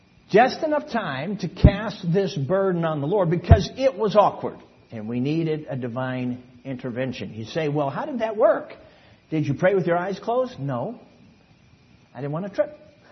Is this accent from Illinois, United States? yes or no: yes; Chicago, Illinois, United States; I grew up in Chicago. I understand that.